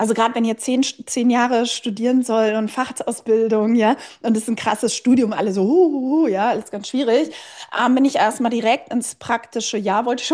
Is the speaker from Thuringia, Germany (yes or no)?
no; Kiel, Schleswig-Holstein, Germany; bin ich damals zurück nach Kiel, meiner Geburtsstadt, Heimatstadt